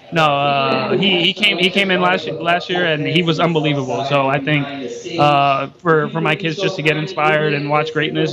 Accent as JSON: {"language": "English", "region": "New York", "country": "United States", "tie": "born or raised there", "moved": "as an adult", "lives_now": "St. Petersburg, United States", "said": "we were very nervous on moving down just because we grew up in the Northeast, and weren't sure how we were going to like it, but we fell in love with St. Pete"}